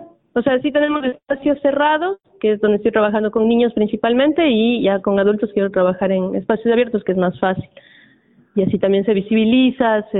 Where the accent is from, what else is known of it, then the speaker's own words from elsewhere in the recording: Ecuador; now in Luján, Argentina; Vivo acá en Luján desde hace un año y medio. Yo vengo de Ecuador.